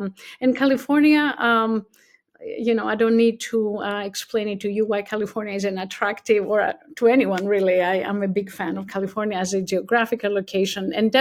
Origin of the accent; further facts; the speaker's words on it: Athens, Attica, Greece; Well, I was born and raised in Athens, Greece.